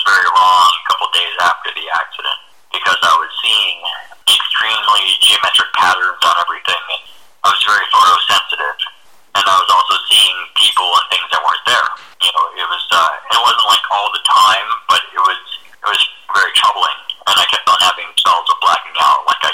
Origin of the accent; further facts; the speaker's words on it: California, United States; also born or lived in Honolulu, Hawaii; I'm 42 years old, born in Honolulu, Hawaii, 1977. Very good year. And I grew up primarily in Southern California, raised by a single mom.